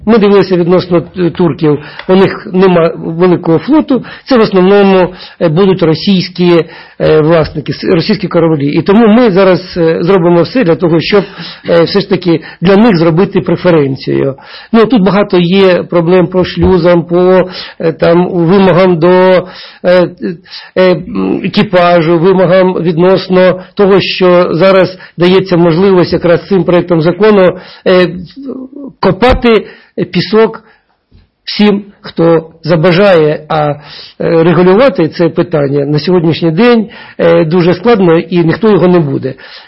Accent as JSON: {"language": "Ukrainian", "town": "Mariupol", "region": "Donetsk Oblast", "country": "Ukraine", "tie": "born or raised there", "said": "Я пам'ятаю, в моєму рідному Маріуполі"}